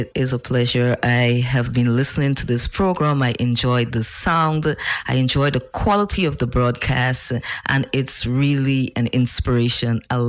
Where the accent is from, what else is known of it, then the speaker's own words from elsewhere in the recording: New Amsterdam, East Berbice-Corentyne, Guyana; moved away as an adult; now in Sint Maarten; Amsterdam, Guyana, and I was born in a small little village within that town called East Kanji Burbies. And I moved from New Amsterdam in the early 90s and came to St. Martin.